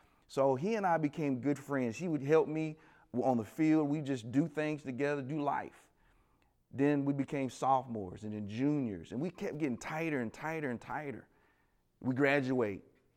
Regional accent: Texas, United States; I was from Nashville, Tennessee, and I grew up in Texas, excuse me, and I'm coming from Texas

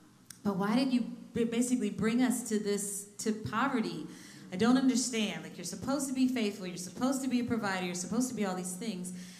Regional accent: Richmond, Virginia, United States; so my sisters and I, we grew up in Richmond, Virginia

